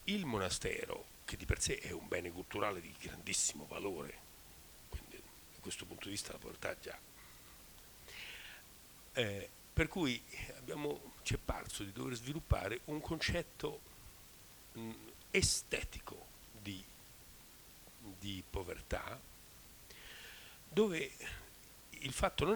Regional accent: Rome, Lazio, Italy; Ecco, lì sento come romano una forte contraddizione.

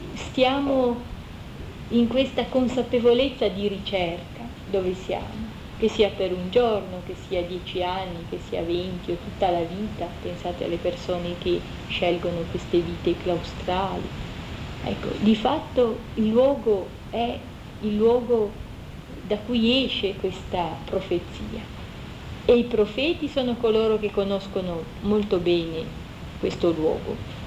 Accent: Liguria, Italy; sono mezza del sud, perché sono ligure, ma anche un po' di sangue calabrese

